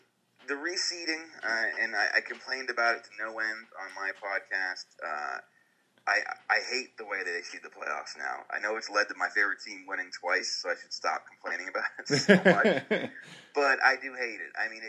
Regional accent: Pennsylvania, United States; I watch football very sparingly because I'm from Western PA, so it's the rules.

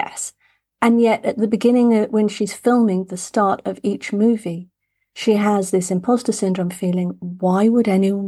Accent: England, United Kingdom; So I grew up in England and spent 2 years at a college in Canada.

